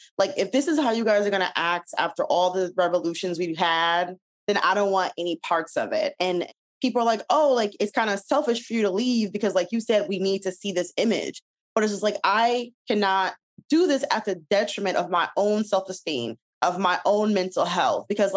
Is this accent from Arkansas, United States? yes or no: no; Detroit, Michigan, United States; And so it was a very interesting childhood growing up in Detroit.